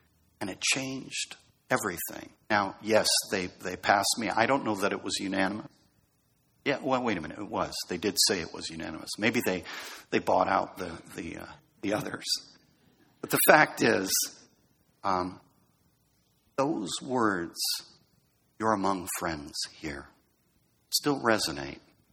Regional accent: California, United States; I grew up in Southern California, so I don't really get it at a fundamental level.

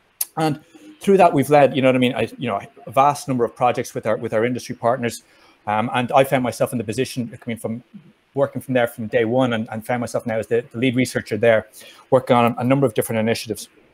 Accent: Ireland; accent: Irish; moved away as an adult; now in Boston, United States; As you can hear from my accent, I'm not a local to the US. I originally from Ireland. I had an earlier career there as a lawyer for many years, and then came over to found myself in Boston about 6 years ago

